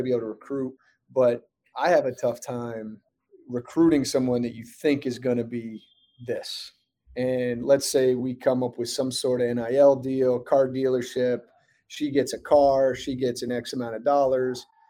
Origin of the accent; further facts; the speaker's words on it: Vermont, United States; I grew up in Vermont, so my dream job was the head coach at the University of Vermont.